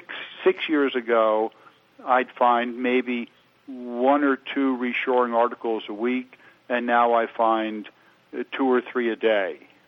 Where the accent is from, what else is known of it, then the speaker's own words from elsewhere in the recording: United States; I'm an American. My family's been here for, I don't know, 300 years or something like that.